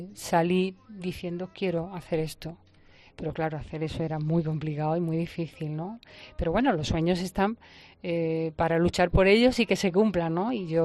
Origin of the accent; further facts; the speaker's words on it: Málaga, Andalusia, Spain; yo cuando era chica había un programa en Málaga de radio